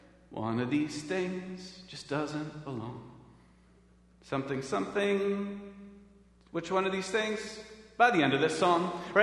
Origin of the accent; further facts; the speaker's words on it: Winona, Ohio, United States; in the bustling metropolis in which I grew up in Winona, Ohio, I did not have cable or Dish or DirecTV